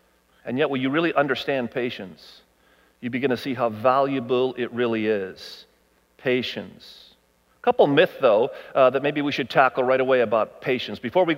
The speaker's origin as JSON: {"language": "English", "country": "United States", "said": "Now, as an American, and you're probably thinking the same thing I am, that is just really inefficient."}